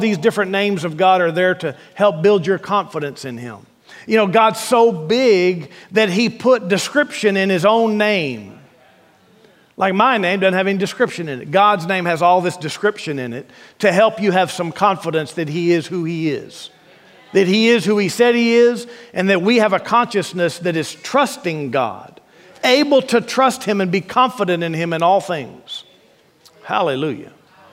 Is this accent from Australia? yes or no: no; United States; But I'm American. If I'm American, I say Jesus.